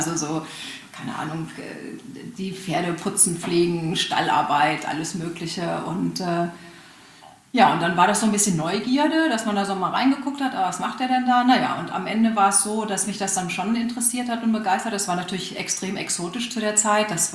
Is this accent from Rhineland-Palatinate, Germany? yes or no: no; Hanover, Lower Saxony, Germany; Also ich bin aus Hannover ursprünglich